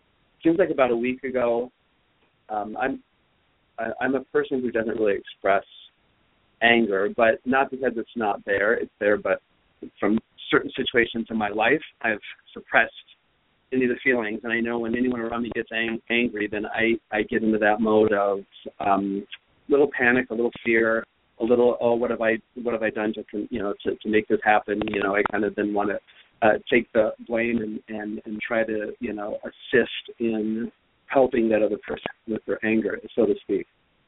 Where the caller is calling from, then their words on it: Woodstock, Illinois, United States; so I'm actually calling from the Chicago area, from Woodstock.